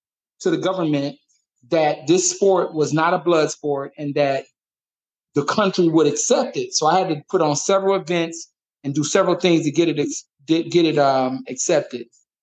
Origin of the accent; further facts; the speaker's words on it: Atlanta, Georgia, United States; now in Ghana; Yes, I'm from Atlanta, Georgia.